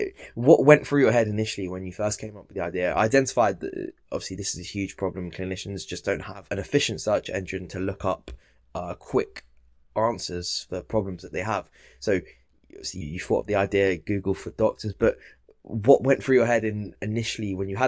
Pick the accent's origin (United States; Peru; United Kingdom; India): India; I'm Indian and they say, I think it's just Asians in general, right?